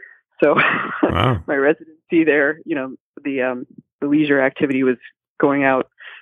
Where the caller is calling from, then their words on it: Lexington, Massachusetts, United States; Yes, we are in Massachusetts.